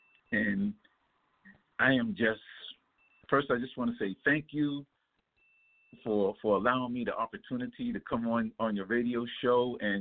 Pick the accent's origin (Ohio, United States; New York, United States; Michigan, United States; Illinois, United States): New York, United States; now in Alabama, United States; It is hard enough even being accredited and being in Alabama. I'm from New York.